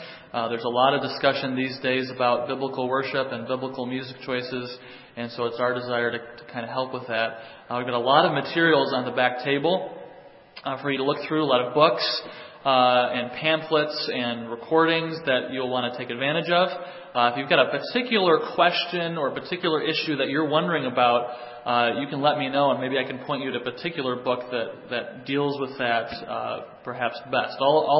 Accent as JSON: {"language": "English", "town": "Troy", "country": "United States", "tie": "born or raised there", "said": "I grew up in Troy, and so we were up in the area."}